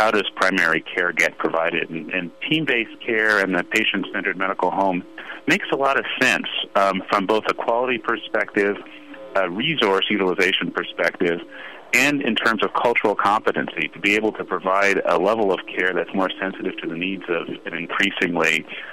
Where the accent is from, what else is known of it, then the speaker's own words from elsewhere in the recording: Canada; Well, I grew up in Canada, and I'm a big single-payer supporter. I worked on Prop 186 in California in the 90s